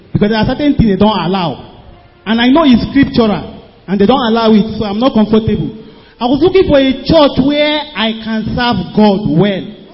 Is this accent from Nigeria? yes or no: yes; Niger State, Nigeria; from Niger State.